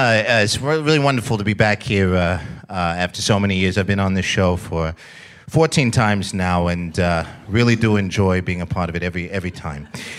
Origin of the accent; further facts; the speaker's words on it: New York City, New York, United States; I come from New York. I don't know if you guys any from New York or whatever.